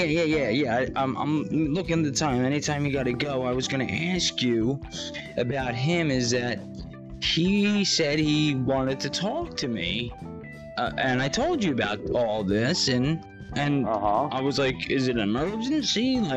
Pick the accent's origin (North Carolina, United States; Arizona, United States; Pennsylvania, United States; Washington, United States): Pennsylvania, United States; Philadelphia; I'm from Philly.